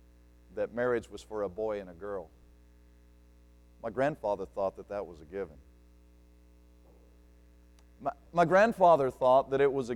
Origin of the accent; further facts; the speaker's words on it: Alabama, United States; I grew up in South Alabama, as I mentioned earlier.